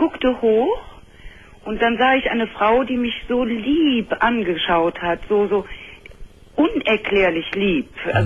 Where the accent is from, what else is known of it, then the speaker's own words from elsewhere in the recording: Cologne, North Rhine-Westphalia, Germany; wir sind Kölner